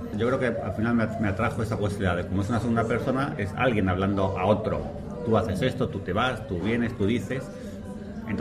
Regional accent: Madrid, Community of Madrid, Spain; pero en Madrid, como yo soy de Madrid, pues lo tengo todo en la cabeza, no hay problema.

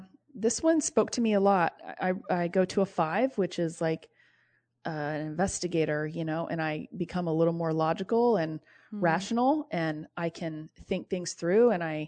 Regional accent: Indiana, United States; I grew up in Indiana. Everybody mm-hmm. had a basement.

